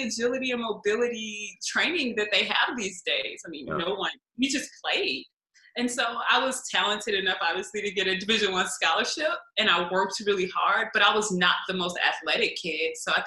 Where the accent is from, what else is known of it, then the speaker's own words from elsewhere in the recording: St. Louis, Missouri, United States; So I'm from St. Louis, Missouri.